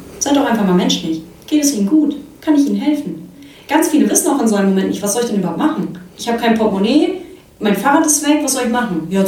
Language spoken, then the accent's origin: German; North Rhine-Westphalia, Germany; ich bin in Nordrhein-Westfalen groß geworden